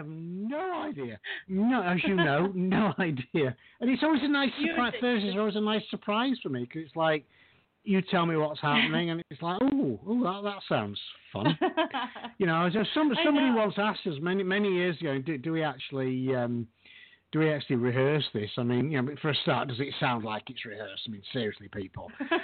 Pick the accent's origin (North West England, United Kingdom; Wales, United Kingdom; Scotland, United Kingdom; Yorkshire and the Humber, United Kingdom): Yorkshire and the Humber, United Kingdom; Doncaster; also born or lived in Midlands; now in Houston, United States; I am Yorkshire. I'm originally from Doncaster. I'm actually living in Houston now, but originally from Doncaster. I lived in the Midlands for a while. I lived near Ashby de la Zouche. Colville, just outside Ashby.